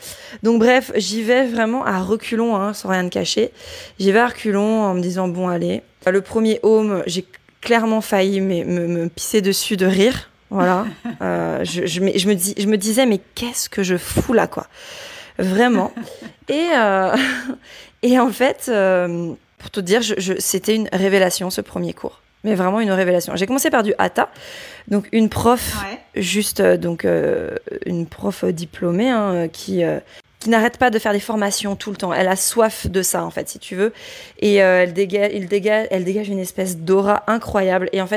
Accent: Brittany, France; now in Nantes, France; je suis bretonne pure beurre, on va dire ça comme ça, mais j'habite à Nantes.

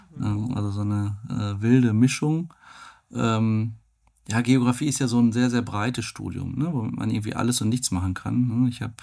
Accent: North Rhine-Westphalia, Germany; also born or lived in Hamburg; Meine Eltern wohnten damals in Schleswig-Holstein wegen dem Job meines Vaters. Und wir sind dann umgezogen an den Rand des Ruhrgebiets Anfang der 70er Jahre. Also da war ich so anderthalb. Insofern fühle ich mich eigentlich als Kind des Ruhrgebiets und Kind von NRW.

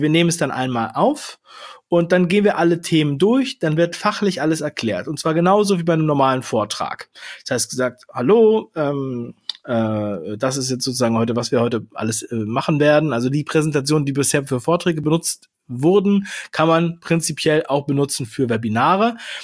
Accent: Heidelberg, Baden-Württemberg, Germany; das ist ja das Heidelberger Schloss, das ist ja meine Heimat, ja.

